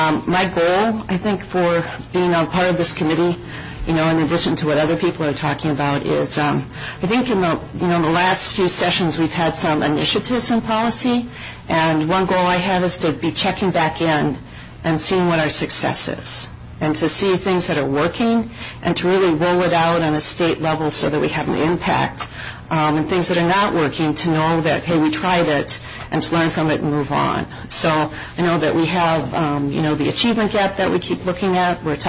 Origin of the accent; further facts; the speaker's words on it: Austin, Minnesota, United States; now in Minnetonka, United States; I represent 48A. Interestingly enough, I grew up in Austin, Minnesota, very close to Albert Lea.